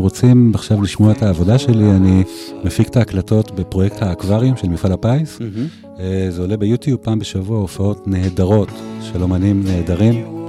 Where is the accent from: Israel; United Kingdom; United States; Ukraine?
United States; also born or lived in Canada; זה שאני גדלתי בארצות הברית וקנדה, וזה אלבום שיצא לי בשפה באנגלית.